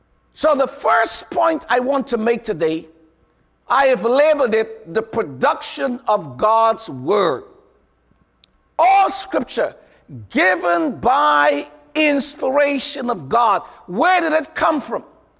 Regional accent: Guyana; I am from Guyana. Yes, I am, in South America.

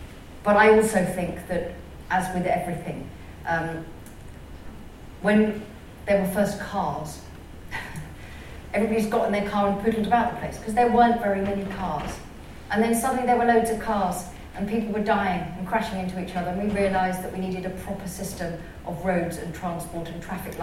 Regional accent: South East England, United Kingdom; I come from Sussex, born and bred

